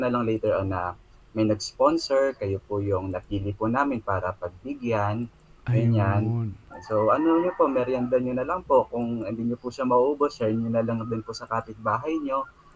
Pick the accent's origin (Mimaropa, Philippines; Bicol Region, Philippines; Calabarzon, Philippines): Calabarzon, Philippines; So, by the way, I'm from Quezon province pala.